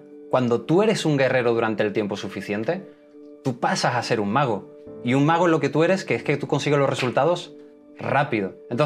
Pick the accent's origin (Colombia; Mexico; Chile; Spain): Spain; Seville, Andalusia; De Sevilla, España.